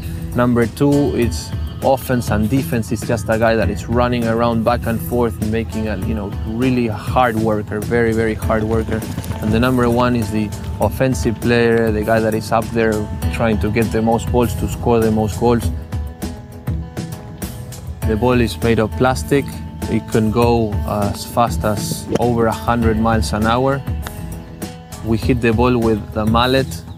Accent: Argentina; I'm from Argentina and I'm a professional polo player.

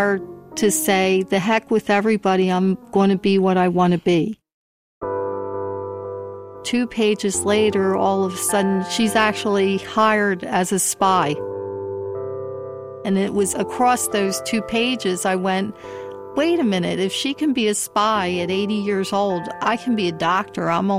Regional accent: Philadelphia, Pennsylvania, United States; now in Lansdale, United States; I live in Lansdale, Pennsylvania, but I grew up in Philadelphia, and I lived there most of my life.

